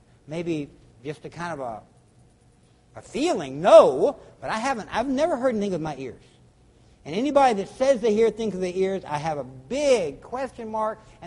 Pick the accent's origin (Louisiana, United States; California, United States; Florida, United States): Louisiana, United States; Baton Rouge; I was raised in Baton Rouge, Louisiana, petrochemical cancer alley.